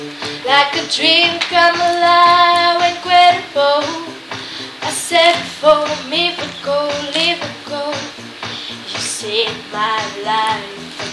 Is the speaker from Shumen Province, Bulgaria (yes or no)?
no; Vratsa, Vratsa Province, Bulgaria; От Враца.